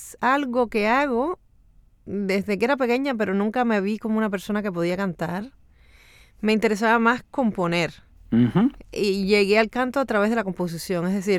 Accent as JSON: {"language": "Spanish", "country": "Cuba", "tie": "born or raised there", "also_born_or_lived": "Russia", "said": "Y soy nacida en Rusia, crecí en Cuba, mi padre es etíope y mi madre es cubana. Soy todo eso junto."}